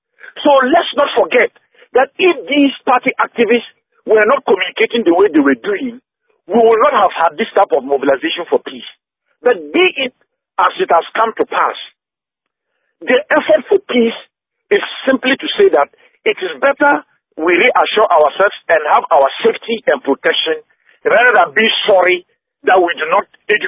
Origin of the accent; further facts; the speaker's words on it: Ghana; the cable was not necessary, speaking as a Ghanaian, because the assurances and all the efforts from the national security, from civil society, the peace council